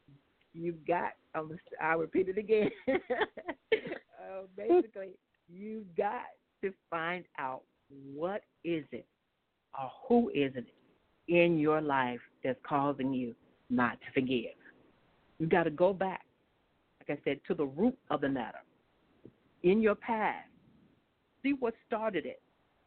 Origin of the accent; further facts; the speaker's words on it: the South, United States; growing up in the South as African American, Black, or however you want to say it and stuff and everything